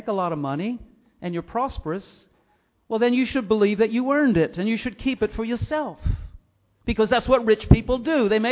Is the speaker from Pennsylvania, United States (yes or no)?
yes; Philadelphia, Pennsylvania, United States; In Philadelphia, my hometown